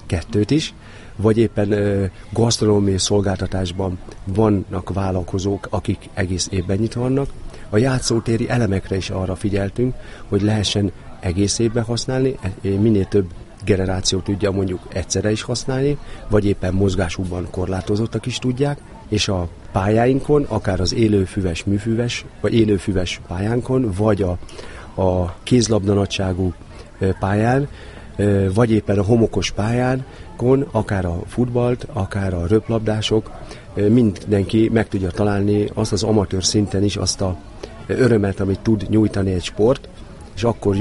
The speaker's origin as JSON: {"language": "Hungarian", "country": "Hungary", "tie": "born there", "said": "mivel én ide születtem a Balatonra"}